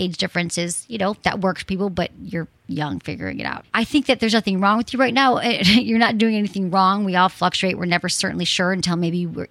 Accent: Michigan, United States; I mean, I'm from Michigan, you're in Chicago, I get it.

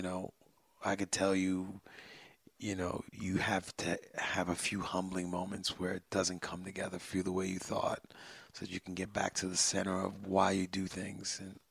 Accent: Brooklyn, New York, United States; I'm from Brooklyn. You know, mom's from Haiti, dad's from Puerto Rico. I grew up with hip hop.

